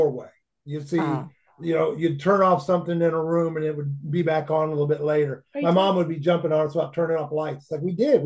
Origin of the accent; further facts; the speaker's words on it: Michigan, United States; growing up, I grew up in Michigan, like Georgie mentioned, and we actually, my parents moved us into an old abandoned hotel at one point.